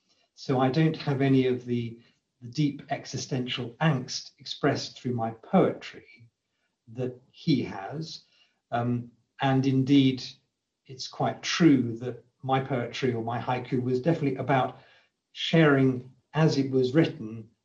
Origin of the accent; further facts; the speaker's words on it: England, United Kingdom; And again, as an English person, willow is associated with England a lot.